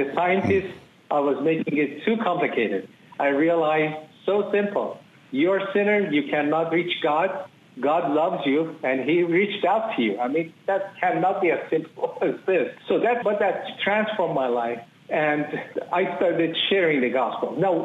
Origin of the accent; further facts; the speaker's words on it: Iran; I was born as a Muslim in Iran. I was pretty much devout in my younger years